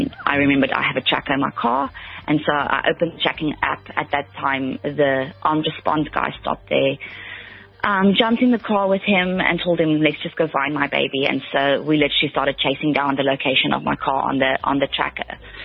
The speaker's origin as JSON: {"language": "English", "town": "Cape Town", "region": "Western Cape", "country": "South Africa", "tie": "born or raised there", "also_born_or_lived": "Mossel Bay", "lives_now": "Cape Town, South Africa", "said": "We moved here from Mossel Bay, but I know the northern suburbs quite well. I grew up here, but my husband is from the Northern Cape."}